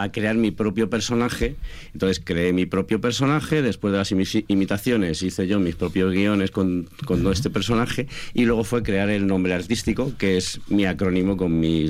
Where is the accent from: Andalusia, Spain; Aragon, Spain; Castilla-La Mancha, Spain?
Castilla-La Mancha, Spain; Numancia de la Sagra; also born or lived in Madrid; nací en Madrid, pero efectivamente me crié en Numancia de la Sagra, antes Azaña.